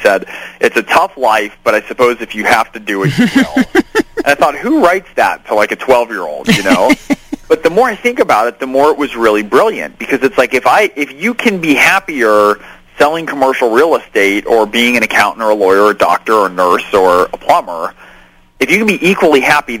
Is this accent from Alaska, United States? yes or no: no; San Francisco, California, United States; born there; I was born in San Fran, I've spent a ton of time there.